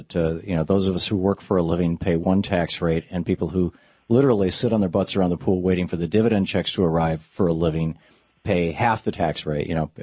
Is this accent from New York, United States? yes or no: no; Lansing, Michigan, United States; also born or lived in Grand Rapids; I was born in Michigan. I was born in Grand Rapids. I grew up in Lansing. I lived there the first 27 years of my life.